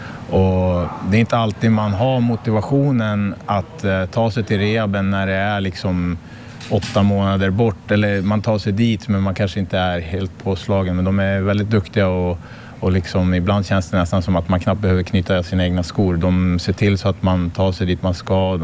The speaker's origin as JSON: {"language": "Swedish", "town": "Stockholm", "region": "Stockholm County", "country": "Sweden", "said": "Men jag har min familj här hemma i Stockholm och känner väl i alla fall att jag vill flytta hem hit till Stockholm."}